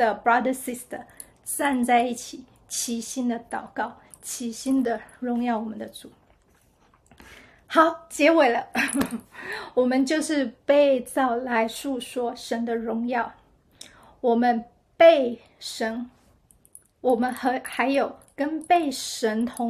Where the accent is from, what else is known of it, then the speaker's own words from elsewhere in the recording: China; 我们中国人把这样子的祝福吃掉了呢？